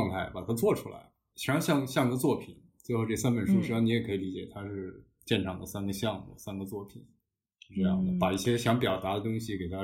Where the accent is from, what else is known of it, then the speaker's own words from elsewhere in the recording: Beijing, China; 所以实际上可能只有我一个人是可以说土生土长的这种北京人或者当地人本地人是吧